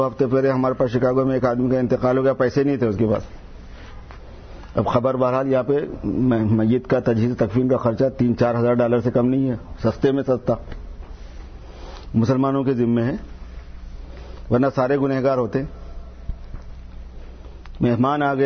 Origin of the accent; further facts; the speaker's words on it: Hyderabad, Telangana, India; میں حیدرآباد سے ہوں انڈیا